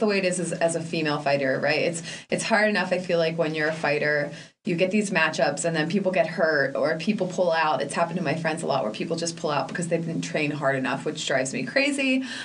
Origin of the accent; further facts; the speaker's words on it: Pittsburgh, Pennsylvania, United States; and I am from Pittsburgh, and I want to ask my old coach if he'll corner me